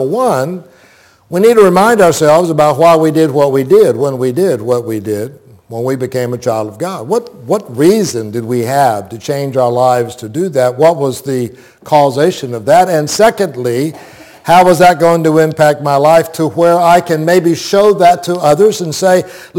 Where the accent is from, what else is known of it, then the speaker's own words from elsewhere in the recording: Plant City, Florida, United States; Growing up in Plant City, I didn't like it then, and I don't like it now